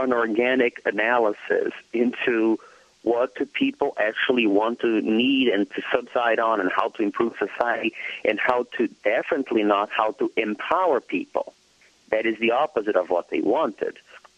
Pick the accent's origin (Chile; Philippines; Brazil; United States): Brazil; English is a second language; I was raised in Brazil.